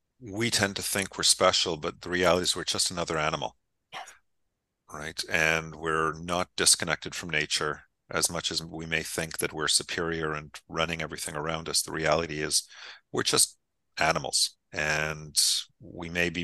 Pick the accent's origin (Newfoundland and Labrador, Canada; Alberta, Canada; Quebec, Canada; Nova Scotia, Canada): Quebec, Canada; Montreal; I was back in my hometown of Montreal, and for me to get to something similar is a 2-hour drive.